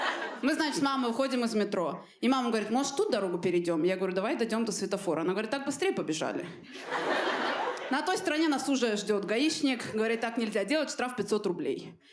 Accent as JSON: {"language": "Russian", "country": "Armenia"}